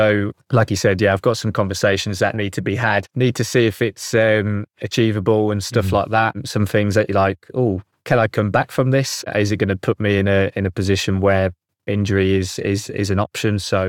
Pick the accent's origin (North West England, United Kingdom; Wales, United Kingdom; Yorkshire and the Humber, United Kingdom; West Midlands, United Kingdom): West Midlands, United Kingdom; Birmingham; And then I've got the High Rocks over in Birmingham in my hometown.